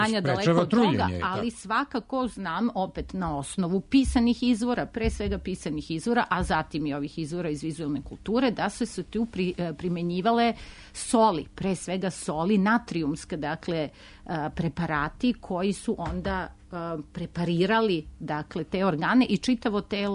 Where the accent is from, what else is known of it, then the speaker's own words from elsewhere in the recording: Cairo, Cairo Governorate, Egypt; moved away; ja sam odrasla u Kairu